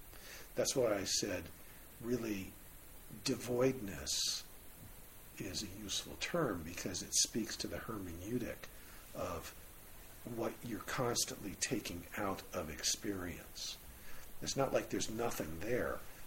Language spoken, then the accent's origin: English; United States; I'm Jewish, I'm a guy, I'm an American, I'm a 64-year-old guy